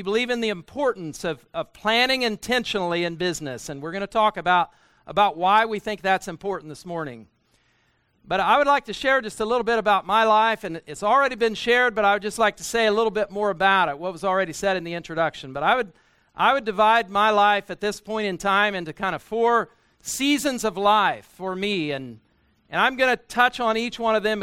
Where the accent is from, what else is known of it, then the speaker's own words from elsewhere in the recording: Kansas, United States; I come from South Central Kansas, grew up in Northwest Kansas, and it's a long, long ways away.